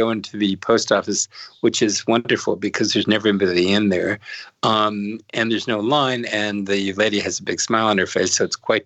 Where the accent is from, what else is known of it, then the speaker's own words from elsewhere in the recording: United States; now in France; So at once I am part of the village, but my difference, the fact that I'm American, is noted.